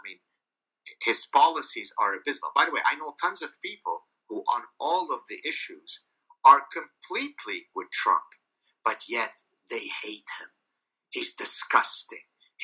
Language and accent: English; Canada; because as I keep reminding people, I'm Canadian. I'm not going to vote in this election.